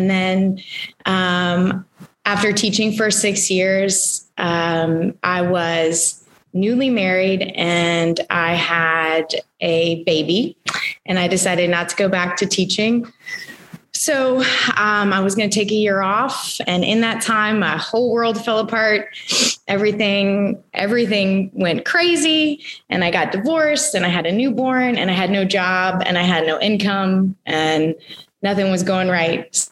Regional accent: Mandeville, Louisiana, United States; Sure. I grew up in Mandeville, Louisiana.

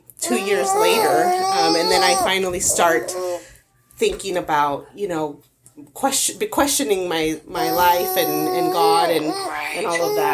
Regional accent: California, United States; born there; I was born in California, and my parents, they come from Guanajuato, Mexico.

